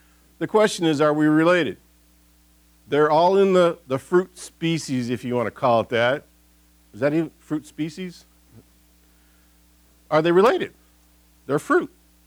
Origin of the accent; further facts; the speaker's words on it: Michigan, United States; I grew up in Michigan where there's a lot of apples.